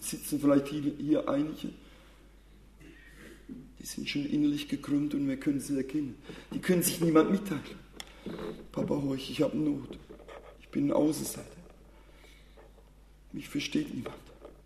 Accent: Rhineland-Palatinate, Germany; Ich komme aus dem Bundesland Rheinland-Pfalz

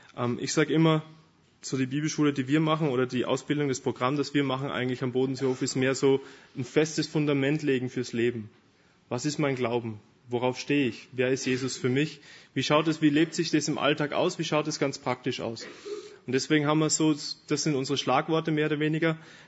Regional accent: Austria; now in Germany

